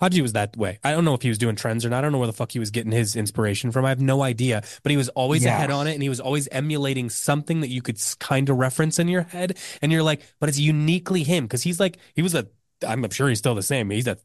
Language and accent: English; Indiana, United States; Like, look, I'm from Indiana originally.